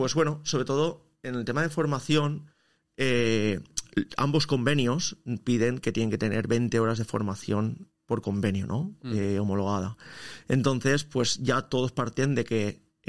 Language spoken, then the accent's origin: Spanish; Alzira, Valencian Community, Spain; Somos de Alcira, los dos naturales de Alcira, sí.